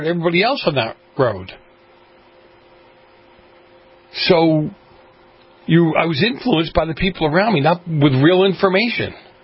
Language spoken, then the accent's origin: English; Massachusetts, United States; This is MIT, the Massachusetts Institute of Technology, my home state.